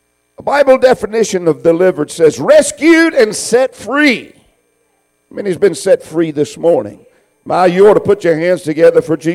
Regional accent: Southern United States, United States; Of course I do. I'm from the South, and sweetness in my mouth, I want sweet tea.

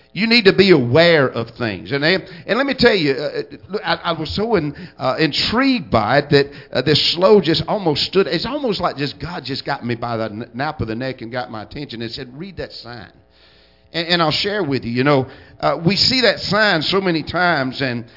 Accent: Villa Rica, Georgia, United States; I remember when you could drive across town and probably only meet five cars, because I was born and raised here in Villarica.

